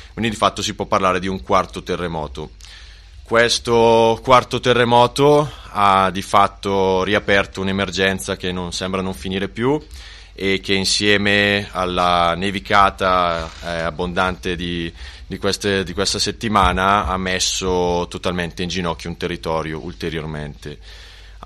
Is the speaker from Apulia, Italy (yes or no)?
no; Bergamo, Lombardy, Italy; vengo da Bergamo